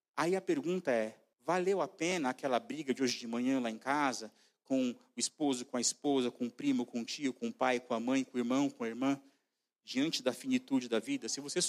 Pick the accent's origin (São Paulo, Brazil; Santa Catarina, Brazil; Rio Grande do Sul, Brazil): São Paulo, Brazil; eu cresci na Zona Sul de São Paulo, na extrema Zona Sul, para ser mais exato, e ali as pessoas eram bastante pobres, ainda são